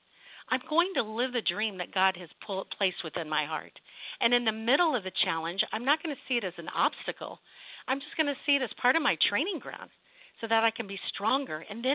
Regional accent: Dallas, Texas, United States; Hey, I'm from Dallas, Texas, but you caught me in San Diego speaking this week.

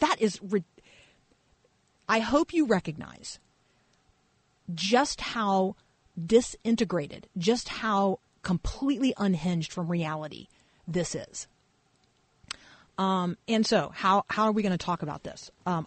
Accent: Muncie, Indiana, United States; born there; Mine comes from the state of Indiana. I was born in Muncie.

